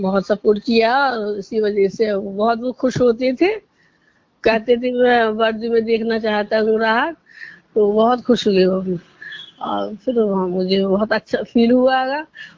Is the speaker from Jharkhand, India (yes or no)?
no; Banda, Uttar Pradesh, India; मैं बांदा जिले की रहने वाली हूँ।